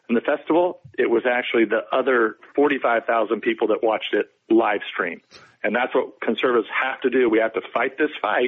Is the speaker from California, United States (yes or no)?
yes; California, United States; Newsom moved them all to the freeway in my hometown, moved them right where our festival was, just down the street on the freeway.